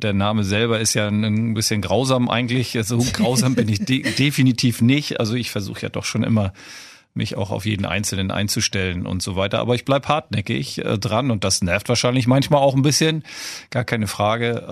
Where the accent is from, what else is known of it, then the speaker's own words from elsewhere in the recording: Malente, Schleswig-Holstein, Germany; Ich bin da aufgewachsen. Also zwischen meinem 6. und 11. Lebensjahr hatte ich das Paradies mit Halle und wann ich wollte.